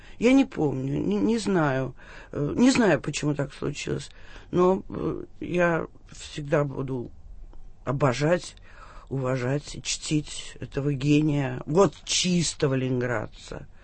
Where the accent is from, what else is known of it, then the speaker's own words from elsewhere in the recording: Saint Petersburg, Russia; now in Moscow, Russia; я, конечно, ленинградка, но Москва мне очень нравится. И я теперь в Питер приезжаю, и как-то чувствую себя москвичкой там, а не питерской уже.